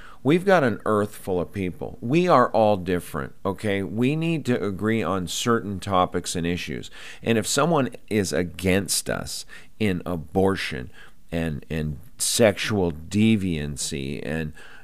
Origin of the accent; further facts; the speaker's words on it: Great Falls, Montana, United States; This last week, I went back to my hometown of Great Falls, Montana.